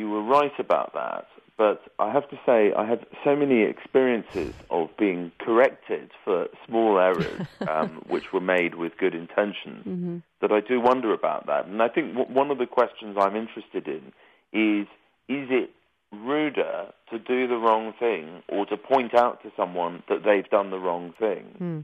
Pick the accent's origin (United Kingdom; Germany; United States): United Kingdom; England; to see how one was perceived as an English person, because people were much more direct about it